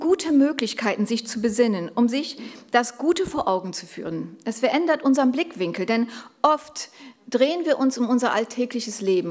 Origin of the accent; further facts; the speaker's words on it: Fargo, North Dakota, United States; German is a second language; Das ist ein Lied aus meiner Kindheit. Und ich habe mal ein Bild mitgebracht. Das ist die Kapelle bei uns in Fargo.